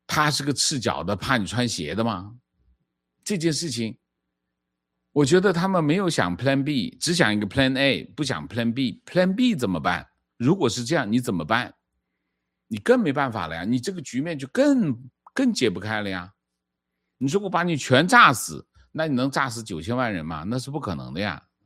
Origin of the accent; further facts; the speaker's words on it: Taiwan; 情况我是台湾人，我感觉台湾新闻媒体只报喜不报忧